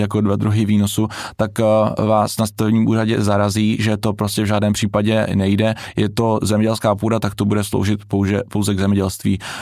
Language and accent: Czech; Havířov, Moravian-Silesian Region, Czechia; já jsem třeba z Havířova